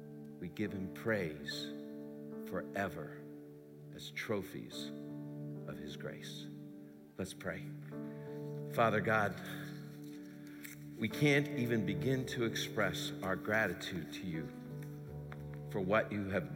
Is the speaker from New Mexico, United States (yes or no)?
no; New York, United States; I'm still a New Yorker, but I am not that aggressive person that I thought I was.